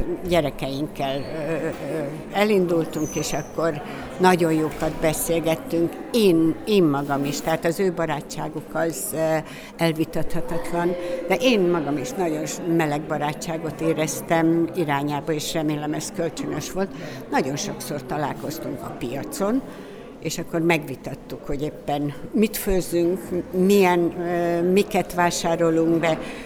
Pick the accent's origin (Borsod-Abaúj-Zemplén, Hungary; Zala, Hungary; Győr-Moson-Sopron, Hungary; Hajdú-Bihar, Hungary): Borsod-Abaúj-Zemplén, Hungary; Miskolc; born there; Hát én itt születtem, tehát eleve, de a közös életünk is 14 év volt, amit itt töltöttünk a Viszt Józsikával.